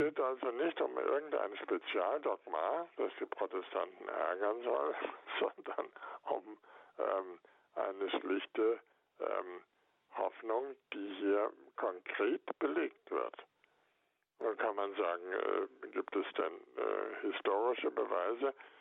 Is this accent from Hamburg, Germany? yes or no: no; Goslar, Lower Saxony, Germany; Aus meiner Heimatstadt Goslar eine Erfahrung.